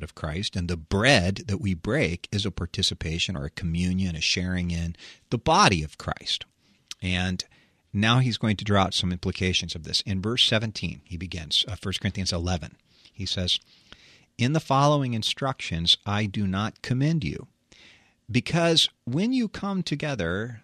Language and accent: English; Maryland, United States; I was raised in Maryland, right? But we were raised as Virginians in exile.